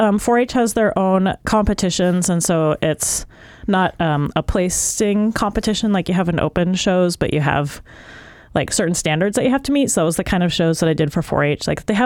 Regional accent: Wasilla, Alaska, United States; Yes, I did. I grew up outside of Wasilla off Pittman Road.

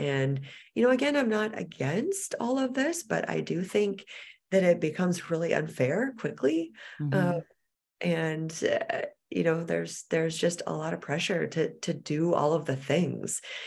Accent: Seattle, Washington, United States; And so I was a three sport athlete growing up in Seattle.

